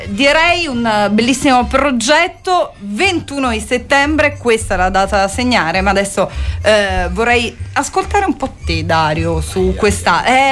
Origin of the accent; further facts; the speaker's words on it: Rome, Lazio, Italy; perché anch'io da romana, pur adesso vivendo un pochino fuori Roma da qualche anno